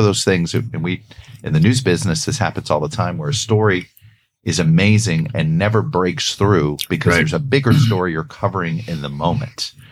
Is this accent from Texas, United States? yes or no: no; Miami, Florida, United States; I grew up in Miami. There was something familiar about her